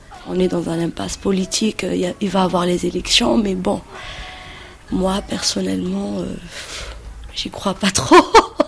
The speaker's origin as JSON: {"language": "French", "country": "Madagascar", "said": "c'est impossible de ne pas l'exprimer en tant qu'artiste et en tant que malgache même."}